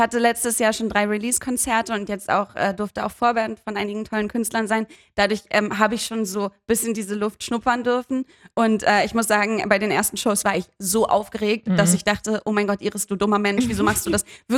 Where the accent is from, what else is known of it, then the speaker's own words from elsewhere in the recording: Hamburg, Germany; und dann am nächsten Tag in Hamburg in meiner Heimat.